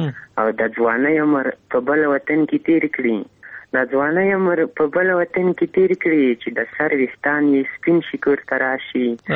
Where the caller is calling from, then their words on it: Ghazni, Afghanistan; وړی کمې در سره د غزنی ولایت نه نیولې